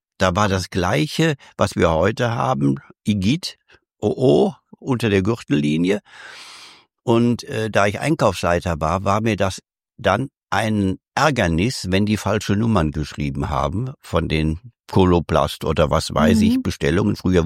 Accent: North Rhine-Westphalia, Germany; mit dem damaligen Regionalleiter im Bergischen Land, wo ich herkomme

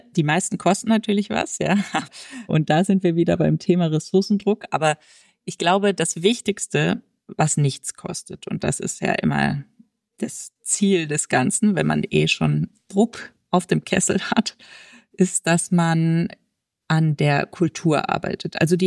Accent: Rhineland, Germany; ich komme aus dem Rheinland.

